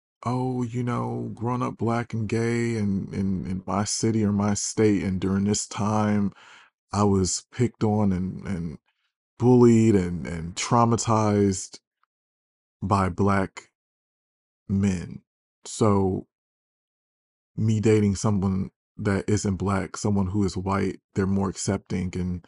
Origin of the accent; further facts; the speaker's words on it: Michigan, United States; I was a young gay black boy growing up outside of Detroit.